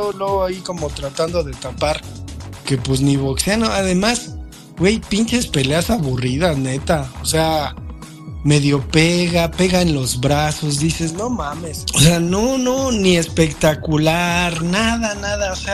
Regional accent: Mexico; en box los mexicanos sí somos chingones

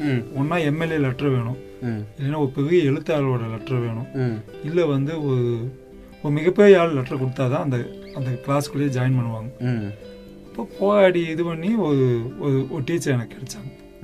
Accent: Mullupadi, Tamil Nadu, India; now in Chennai, India; நான் வந்து கிணத்துக்குழு பக்கத்தால் ஒரு முள்ளுப்பாடி கிராமத்தில் தான் வளர்ந்தேன். கிணத்துக்குழு தான் படித்ததெல்லாம். சென்னையில் போய் ஒரு 18-22 வருஷம் ஆச்சு சார்.

